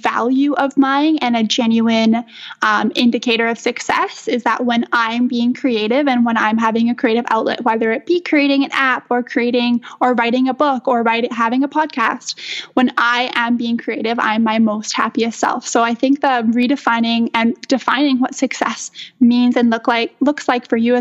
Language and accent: English; St. Albert, Alberta, Canada; now in Edmonton, Canada; So I live in Edmonton, Alberta, but then I'm actually from St. Albert. So it's like a little town outside of Edmonton. And so I grew up there, and I have two older sisters.